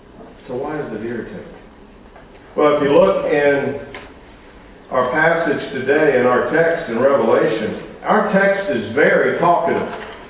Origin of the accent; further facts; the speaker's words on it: the South, United States; accent: Southern drawl; it comes out with a slightly southern drawl and some Bedford County roots. See, that's my accent.